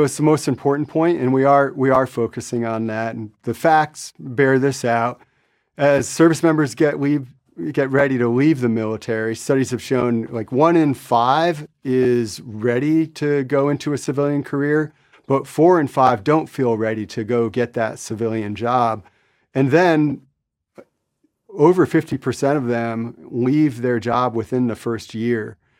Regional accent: Mystic, Connecticut, United States; So I'm from Mystic, Connecticut. I grew up on a family farm there.

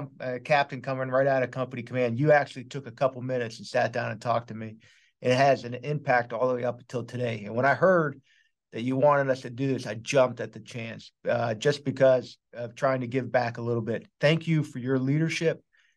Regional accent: Pittsburgh, Pennsylvania, United States; I mean, I'm from Pittsburgh. He's from New York.

